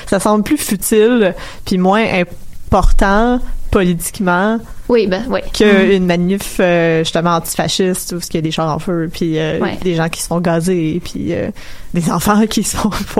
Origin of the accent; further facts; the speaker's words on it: Montreal, Quebec, Canada; Quand j'ai été à Washington, puis quand ils ont appris que je venais de Montréal